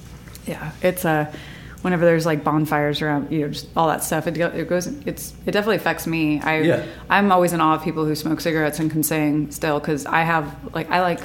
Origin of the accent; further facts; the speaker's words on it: Long Island, New York, United States; born there; the short form is I was born in Long Island, New York, and I kind of got moved around my whole life.